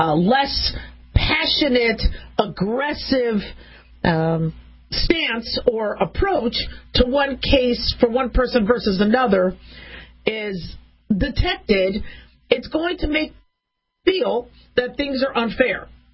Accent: United States; being an American, being a physician, being a mom, I like fairness.

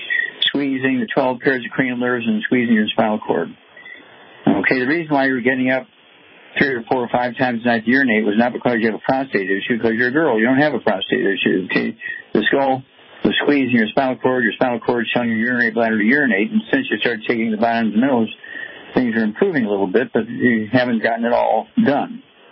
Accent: Missouri, United States; Let's start out in Missouri, my home state.

